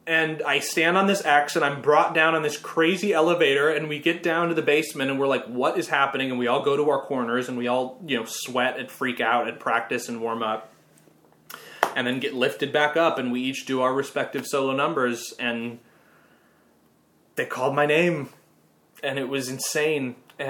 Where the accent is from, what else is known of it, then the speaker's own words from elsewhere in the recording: Minnesota, United States; Like, I'm nobody from Minnesota.